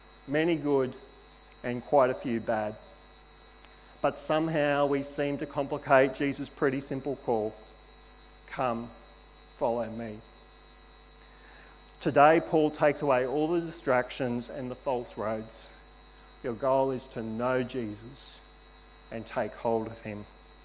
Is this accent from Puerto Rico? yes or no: no; Queensland, Australia; We're from Queensland.